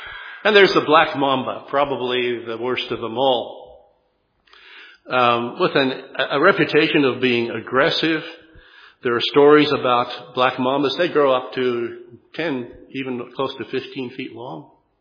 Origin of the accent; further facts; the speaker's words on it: South Africa; also born or lived in Zimbabwe / Zambia; I grew up in South Africa and in Rhodesia, as it was at that time, Southern Rhodesia and Northern Rhodesia. Now those are Zimbabwe and Zambia.